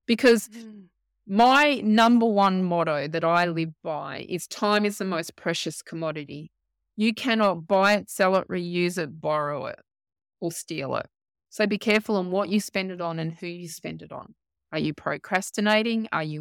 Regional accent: Geelong, Victoria, Australia; I'm from Geelong, Victoria.

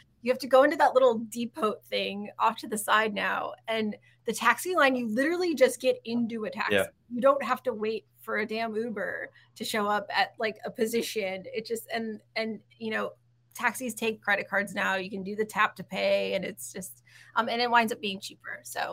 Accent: Midwest, United States; now in Los Angeles, United States; which is something I did in Chicago. I'm from the Midwest.

